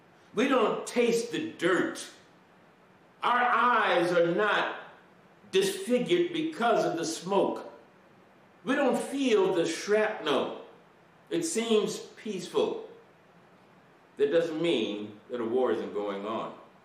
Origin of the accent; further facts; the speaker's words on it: Indianapolis, Indiana, United States; hailing from my birthplace, my hometown birthplace of Indiana, Indianapolis, where my wife is now.